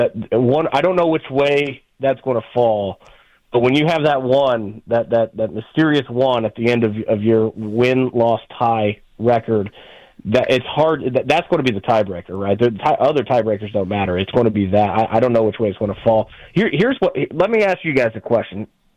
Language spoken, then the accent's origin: English; Indiana, United States; moved away as an adult; Look, I grew up in Indiana, and I haven't been back living there since I was 23.